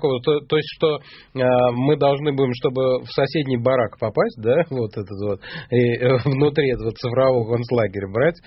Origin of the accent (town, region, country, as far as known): Moscow, Russia